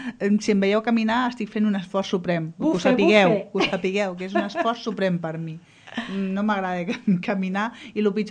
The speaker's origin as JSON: {"language": "Catalan", "town": "Sabadell", "region": "Catalonia", "country": "Spain", "tie": "born there", "lives_now": "L'Espluga de Francolí, Spain", "said": "Jo vaig néixer a Sabadell, a la província de Barcelona, però ja de molt petiteta pues, els meus pares van canviar de poble i d'una ciutat molt gran, que llavors tenia uns 200.000 habitants, se'n van anar a un poble que tenia 600."}